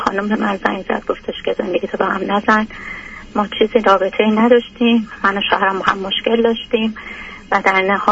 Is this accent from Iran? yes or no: yes; Iran; moved away; من از ایران اومدم